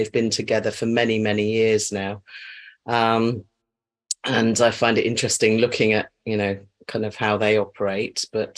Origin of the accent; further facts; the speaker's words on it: Poole, South West England, United Kingdom; born there; now in Bournemouth, United Kingdom; Well, technically, I was born in Poole, if we want to get technical about this. So I was born in Dorset and then I went across to Hampshire because Bournemouth was in Hampshire at that time. And then it moved back to Dorset. So, yes. But that's where I live now.